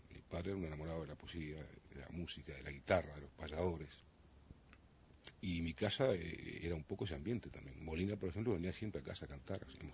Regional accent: Montevideo, Uruguay; yo soy de Montevideo.

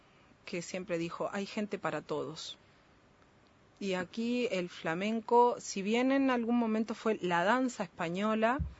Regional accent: Uruguay; soy muy uruguaya.

